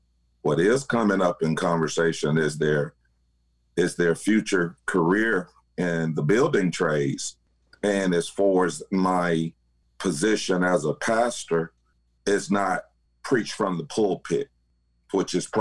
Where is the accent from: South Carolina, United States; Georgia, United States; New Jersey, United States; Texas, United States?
Georgia, United States; also born or lived in Florida; I did about 12 years in Florida Army National Guard prior to moving back to my home state here of Georgia.